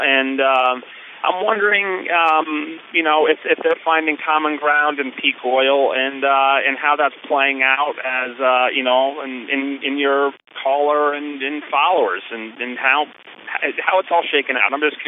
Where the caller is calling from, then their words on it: Sherburne, Massachusetts, United States; I'm calling from Sherburne, Massachusetts, just outside of Boston.